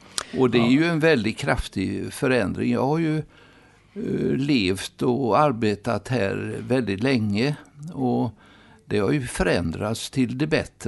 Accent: Fräntorp, Västra Götaland County, Sweden; Nej, jag är uppvuxen i Fräntorp.

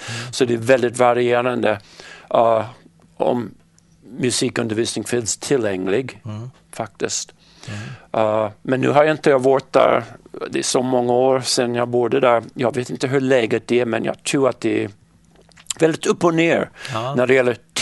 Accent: West Hartford, Connecticut, United States; Swedish is a second language; jag är föddes i Hartford, men växte upp lite utanför Hartford i en suburb förlåt som heter West Hartford.

